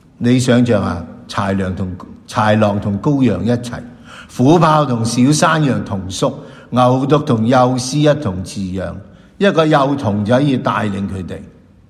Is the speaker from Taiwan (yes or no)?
no; Hong Kong; 我们今天其实作为一个香港人，我们有什么悔改呢？